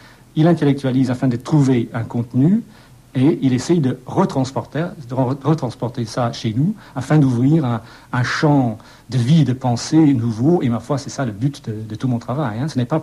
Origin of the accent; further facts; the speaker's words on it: Scotland, United Kingdom; French is a second language; En tant qu'Écossais, je suis beaucoup plus français et américain qu'anglais.